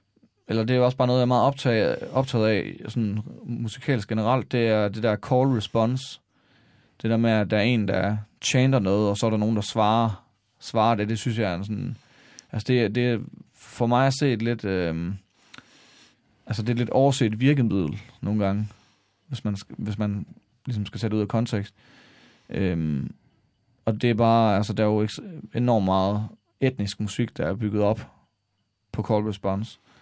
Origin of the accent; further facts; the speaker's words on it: West Coast, Denmark; ligesom vi har på Vestkysten, hvor jeg kommer fra, hvor man, når der er en person, der dør, så synger man vedkommende ud med salmer